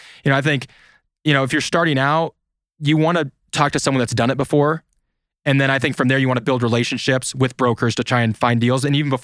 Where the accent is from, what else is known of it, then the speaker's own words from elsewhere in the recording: Midwest, United States; I'm very frugal. I'm from the Midwest.